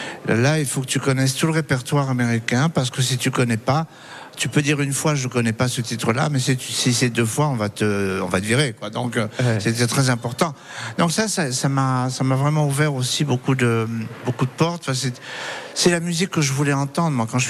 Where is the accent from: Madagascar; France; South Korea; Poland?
France; Paris, Île-de-France; born there; j'ai jamais oublié d'où je viens. Je suis né à Ménilmontant, à Paris, dans le quartier d' … on était 4 enfants dans un petit 40 mètres carrés